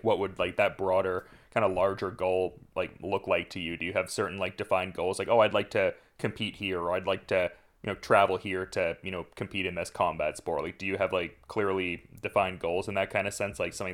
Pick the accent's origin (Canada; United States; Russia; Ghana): Canada; Oshawa, Ontario; obviously, for me, Oshawa is my hometown, so it's cool to see that there's a show like that.